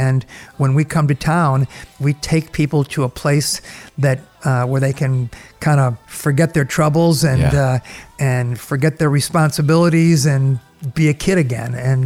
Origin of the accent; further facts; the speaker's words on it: Chicago, Illinois, United States; Red Rocks has such a deep meaning for me because I grew up in Chicago and there's no mountains anywhere near Chicago.